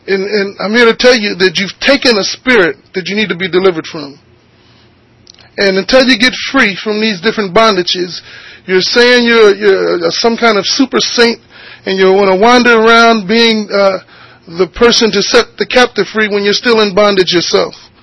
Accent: Philadelphia, Pennsylvania, United States; I'm from Philadelphia, Pennsylvania, to leave that hometown

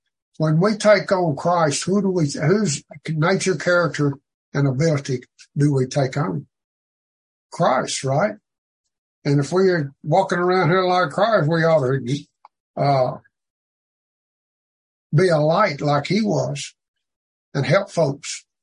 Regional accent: Arkansas, United States; See, I'm from Arkansas. I need some help.

